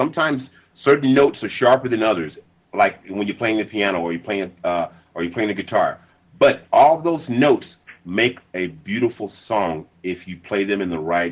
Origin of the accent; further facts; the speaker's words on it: Southern United States, United States; also born or lived in Los Angeles; I grew up in the South and in L.A. for a while